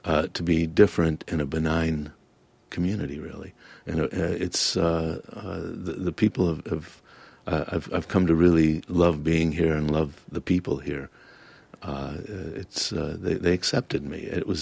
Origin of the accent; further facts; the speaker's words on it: Lebanon; But they wanted to know, where are you from? You don't look like us. Where are you from? And, you know, if I were more secure in myself, I would have said, oh, from Lebanon.